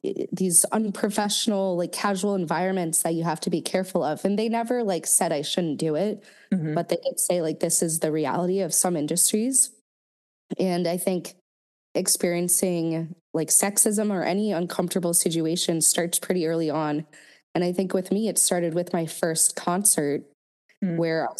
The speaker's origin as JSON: {"language": "English", "town": "Washington", "region": "District of Columbia", "country": "United States", "tie": "born or raised there", "said": "I feel like growing up in the Washington, D.C. area, music was definitely not seen as a career, let alone a lucrative career."}